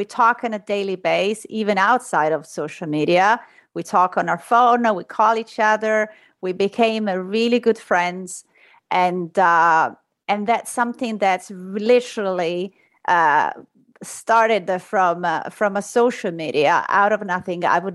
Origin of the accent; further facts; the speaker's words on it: Rome, Lazio, Italy; moved away as an adult; I was born and raised in Rome.